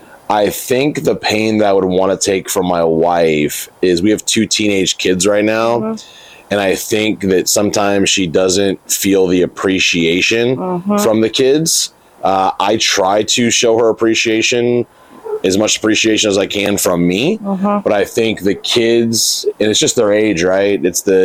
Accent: California, United States; And you've got a lot of people here in Texas praying for you. And I'm from California originally.

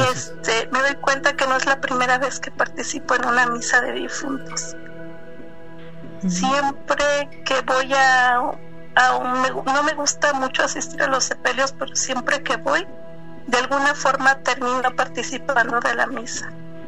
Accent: Veracruz, Mexico; yo soy de Veracruz, fui a un pueblito del estado de Puebla

